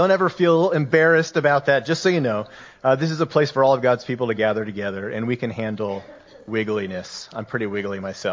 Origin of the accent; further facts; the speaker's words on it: Colorado, United States; now in Pacific Northwest, United States; I grew up in Colorado where we have a ton of sun all the time.